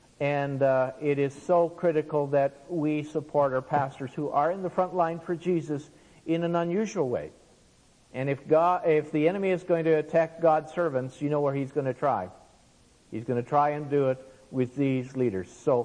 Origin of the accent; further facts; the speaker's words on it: Canada; I know we're Canadian